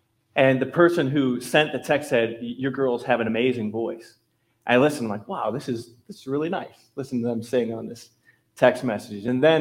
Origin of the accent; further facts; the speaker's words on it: Midwest, United States; As a Midwesterner, I kind of felt like I was completely out of the loop, right?